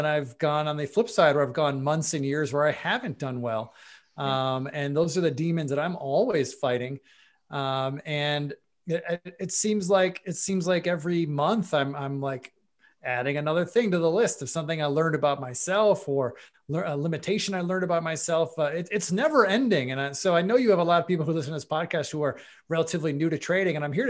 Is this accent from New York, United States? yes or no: yes; Buffalo, New York, United States; yes, I am from Buffalo, New York. I'm born and raised, and Buffalo's chief export is humans.